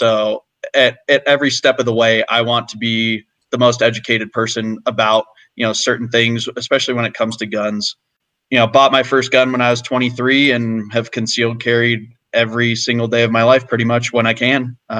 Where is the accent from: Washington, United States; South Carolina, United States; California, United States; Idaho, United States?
Washington, United States; Seattle; Buddy of mine back in Seattle, I grew up in Seattle, started just for fun